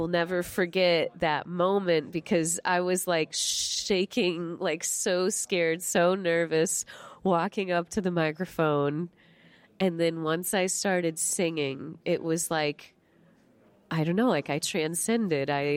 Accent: St. Louis, Missouri, United States; Oh, by the way, I'm originally from St. Louis, Missouri.

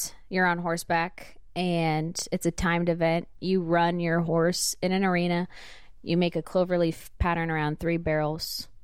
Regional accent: Placerville, California, United States; I'm from Placerville, California, which is Northern California, a town pretty much directly between Sacramento and Tahoe.

